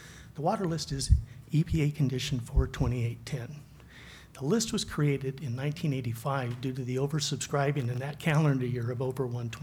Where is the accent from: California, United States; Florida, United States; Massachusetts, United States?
California, United States; Murrieta; I'm from Murrieta, California.